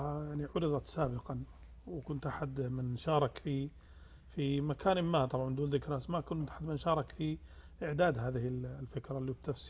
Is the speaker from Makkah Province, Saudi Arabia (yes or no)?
no; Riyadh, Riyadh Province, Saudi Arabia; also born or lived in Zulfi; ففي أحد يعني عطل سنة من السنوات كانت الولادة، ثم رجعنا مباشرة إلى الرياض.